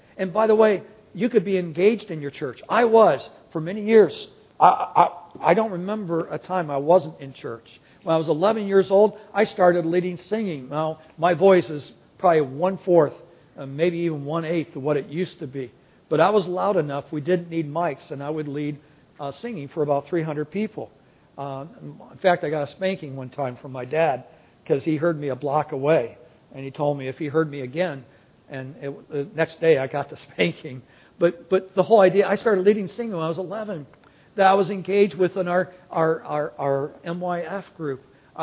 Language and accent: English; Convoy, Ohio, United States; I know growing up in Convoy, Ohio